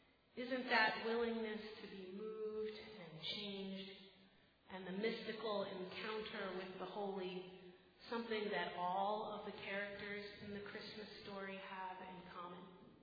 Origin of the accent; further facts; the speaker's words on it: Philadelphia, Pennsylvania, United States; I just stumbled across it in the museum in my hometown of Philadelphia.